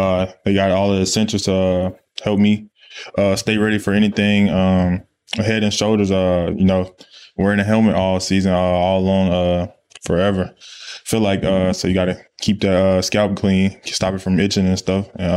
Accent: Louisiana, United States; It was a dream come true for me to being able to play at LSU, being able to do it in front of my home state.

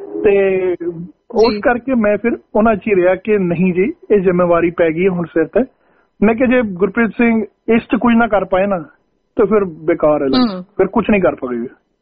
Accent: Jammu, Jammu and Kashmir, India; now in Australia; ਜੀ ਮੈਂ basically Jammu India ਵਿੱਚ ਜੰਮੂ ਕਸ਼ਮੀਰ ਜੰਮੂ ਤੋਂ ਬਿਲੋਂਗ ਕਰਦਾ ਮੇਰੀ ਜੰਮਪਲ ਉੱਥੇ ਦੀ

